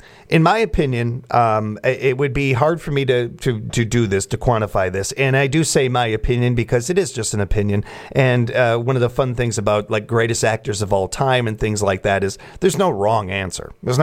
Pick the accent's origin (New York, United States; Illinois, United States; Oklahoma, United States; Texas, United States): Illinois, United States; I know that as a kid growing up in Illinois, WGN had Bozo the Clown show on.